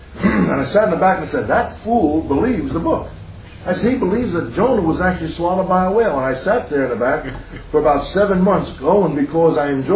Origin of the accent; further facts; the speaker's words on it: Valley Stream, New York, United States; I grew up in Valley Stream. And went to South High School, graduated 1963.